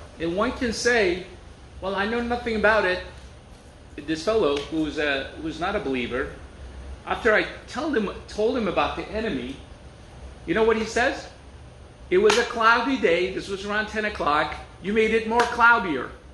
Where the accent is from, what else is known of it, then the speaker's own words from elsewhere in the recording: Turkey; I was born in Turkey, as you guys know.